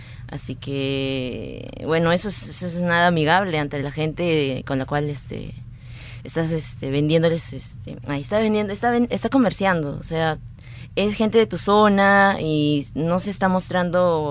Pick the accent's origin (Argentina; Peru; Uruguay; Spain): Peru; Lima; Todos somos peruanos, somos limeños